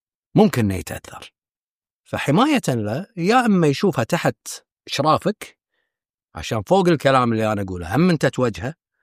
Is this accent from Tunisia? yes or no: no; Kuwait; صارت سالفة عندنا بالكويت